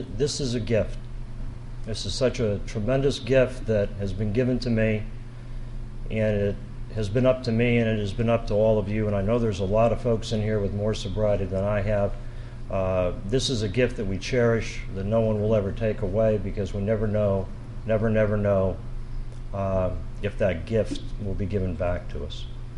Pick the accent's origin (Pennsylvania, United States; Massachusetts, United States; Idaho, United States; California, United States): Pennsylvania, United States; Erie; I was born and raised here in Erie, Pennsylvania, and I have been blessed my whole life.